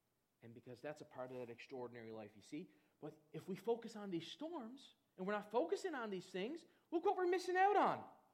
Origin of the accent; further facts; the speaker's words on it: Canada; I'm glad we live in Canada. I'm a proud Canadian.